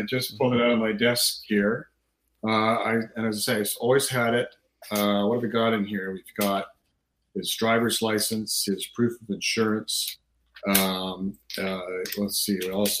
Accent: Canada; I am a dual citizen. I am Canadian. I've lived in Canada since I was 3 years old. So I feel sort of 70% Canadian.

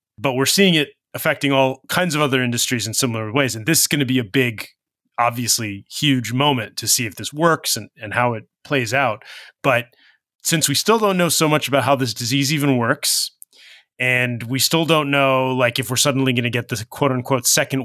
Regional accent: California, United States; For me, speaking as a Californian locally, we have not seen yet.

